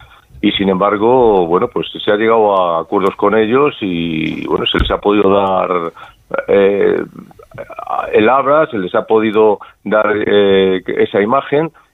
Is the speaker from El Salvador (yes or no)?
no; Valladolid, Castile and León, Spain; yo soy de Valladolid, vivo aquí